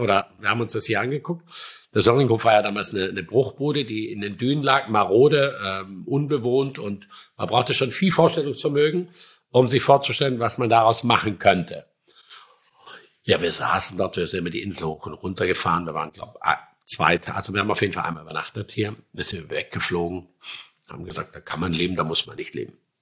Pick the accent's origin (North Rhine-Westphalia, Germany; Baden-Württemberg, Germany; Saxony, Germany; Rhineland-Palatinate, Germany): Baden-Württemberg, Germany; Also als Schwabe habe ich tatsächlich auch den Bootschein gemacht.